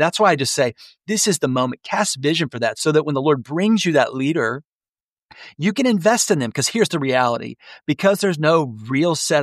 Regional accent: Houston, Texas, United States; now in Dallas, United States; So, I speak from experience. I grew up in Houston. I'm in Dallas, I've been a part of 3 church plants

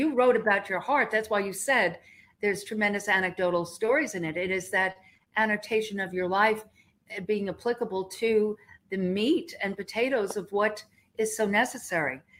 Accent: Long Island, New York, United States; I grew up on Long Island

